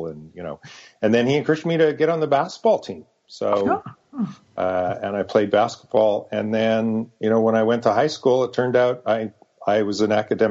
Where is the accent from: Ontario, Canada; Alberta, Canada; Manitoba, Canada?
Alberta, Canada; Edmonton; So I was born in Edmonton, Alberta, Canada, and I was relinquished for adoption immediately at birth. And I was adopted into a delightful upper middle class family in Edmonton.